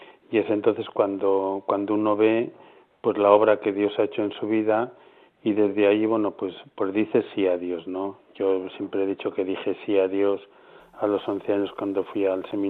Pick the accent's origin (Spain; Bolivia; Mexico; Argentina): Spain; Alcorisa, Aragon; Yo siempre tuve modelo el cura de mi pueblo, ¿no? Un pueblo Alcoriz, a Teruel.